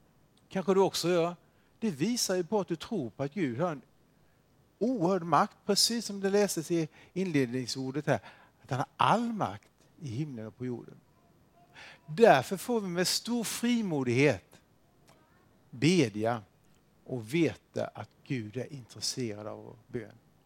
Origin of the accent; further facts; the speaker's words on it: Toftryd, Jönköping County, Sweden; jag är uppvuxen i Toftryd, ligger faktiskt i Vaggeryds kommun, inte så långt från Vaggeryd, på landsbygden. Mina föräldrar hade ett litet jordbruk.